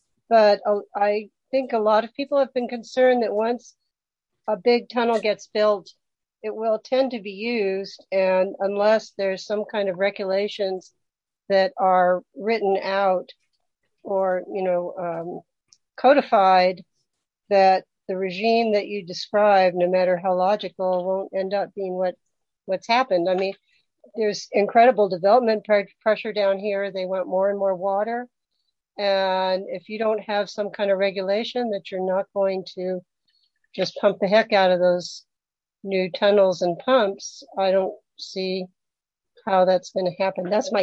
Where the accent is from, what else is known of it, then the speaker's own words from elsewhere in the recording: the South, United States; You know, I'm a Southerner, so not watching the Delta so much as some other people are.